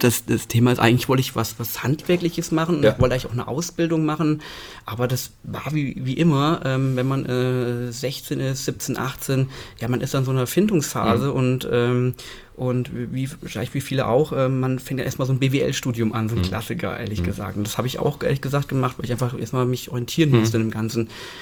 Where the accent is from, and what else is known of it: Fulda, Hesse, Germany; born or raised there